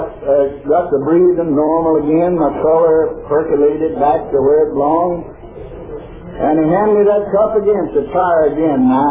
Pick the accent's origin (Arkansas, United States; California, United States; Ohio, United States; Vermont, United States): Arkansas, United States; born or raised there